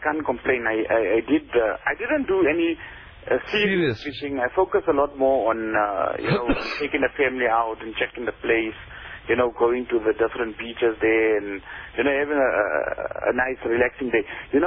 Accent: Gauteng, South Africa; I think what happens to us is because we come from Gauteng

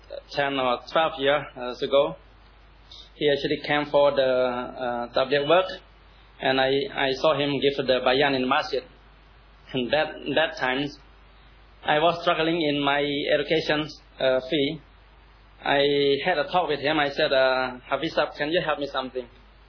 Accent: Cambodia; brother and sister from Cambodia here. … from Cambodia

